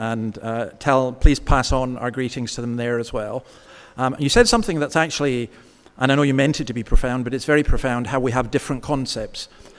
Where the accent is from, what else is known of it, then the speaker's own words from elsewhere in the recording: Scotland, United Kingdom; I'm a Scotsman